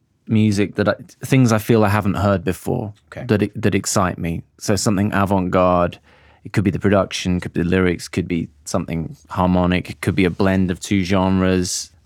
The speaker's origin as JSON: {"language": "English", "town": "Birmingham", "region": "West Midlands", "country": "United Kingdom", "tie": "born or raised there", "said": "So I grew up in Birmingham And I grew up in Handsworth Wood. I don't know if you're familiar with that neighborhood. 0121, baby."}